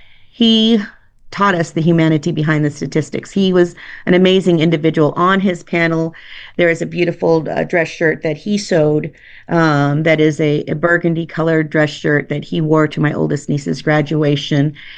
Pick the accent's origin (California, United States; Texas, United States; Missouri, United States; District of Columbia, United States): California, United States; Shafter; And, you know, we grew up in Shafter and graduated from Shafter High.